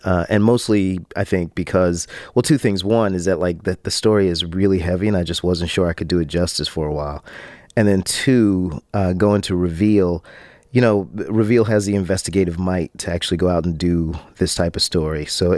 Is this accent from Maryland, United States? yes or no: no; Jacksonville, Florida, United States; I'm from Jacksonville, Florida. I have a lot of family members that live in rural parts of the country.